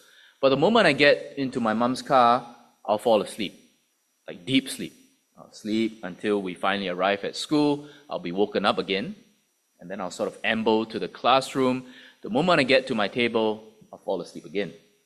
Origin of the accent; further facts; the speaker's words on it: Singapore; Now, growing up in Singapore, some of you may know, our school days start very, very early.